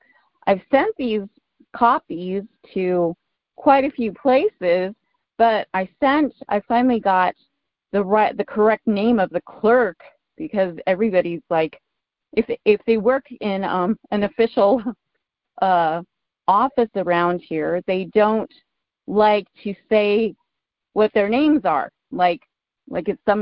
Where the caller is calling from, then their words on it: New Mexico, United States; I'm from New Mexico.